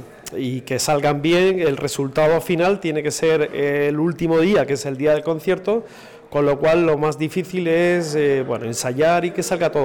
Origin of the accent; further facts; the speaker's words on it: Catral, Valencian Community, Spain; Yo en Alicante, en Catral, en la banda de mi pueblo.